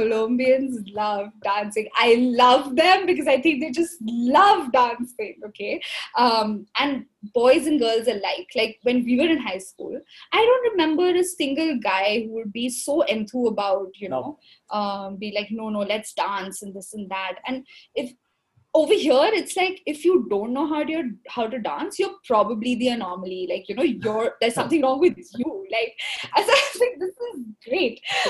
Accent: Delhi, India; I come from Delhi.

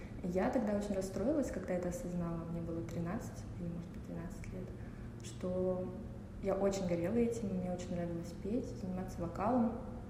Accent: Moscow, Russia; born there; Я родилась в Москве в очень творческой семье.

